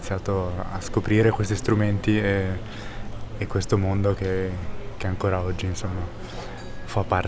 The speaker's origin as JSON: {"language": "Italian", "town": "Vicenza", "region": "Veneto", "country": "Italy", "said": "Io vengo da Vicenza"}